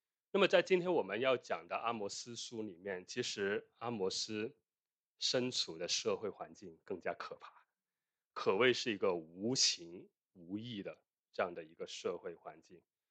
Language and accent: Chinese; China; 那比如说我们在我们中国人的文化里面哈，那通常情是要比义要多的，在我们中国人的文化里面，是不是？